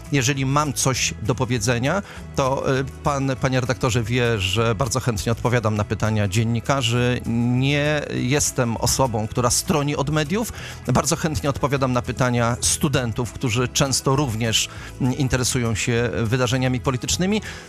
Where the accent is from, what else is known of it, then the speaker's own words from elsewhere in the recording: Gdańsk, Pomeranian Voivodeship, Poland; Pomorze jest mi bliskie. Urodziłem się i wychowałem się w Gdańsku. Jestem stąd, jestem z Pomorza.